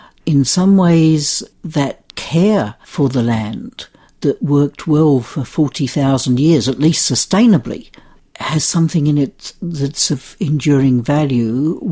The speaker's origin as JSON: {"language": "English", "country": "Australia", "said": "The historical thing, I think, is to some extent peripheral to the nature of being Australian. We're much more comfortable now about talking about our convict past, perhaps."}